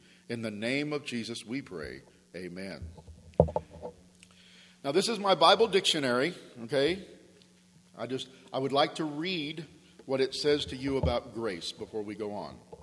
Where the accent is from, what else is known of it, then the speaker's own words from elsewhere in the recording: Clinton, United States; I was born in Clinton and raised here.